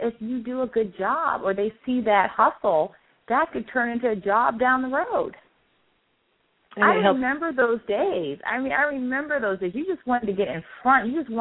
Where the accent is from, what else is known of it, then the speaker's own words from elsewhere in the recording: Charleston, United States; I remember growing up in Charleston, you had grown women that would go to the mall and wrap the packages.